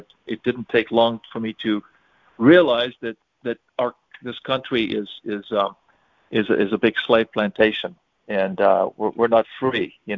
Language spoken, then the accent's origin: English; South Africa; now in United States; I am originally... I was born in South Africa, and I immigrated to America, and at the time I grew up in the thick of apartheid.